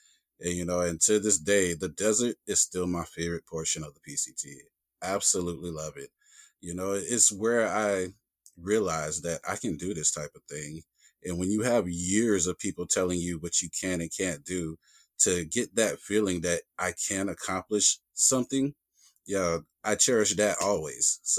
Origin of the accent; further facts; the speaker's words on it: the South, United States; You know, I grew up in the South. And here in the South, you know, there's always people having a problem with the color of my skin.